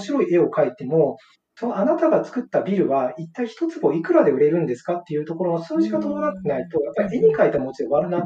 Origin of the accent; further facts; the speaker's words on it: Kanagawa, Japan; まあ、そこで生まれ育ったので、原風景が僕、高段の団地なんですね。